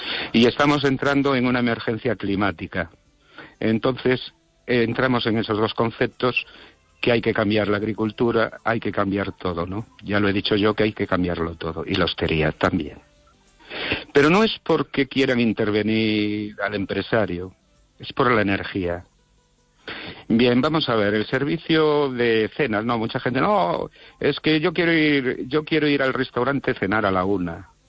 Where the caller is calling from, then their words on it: Ourense, Galicia, Spain; de Orense.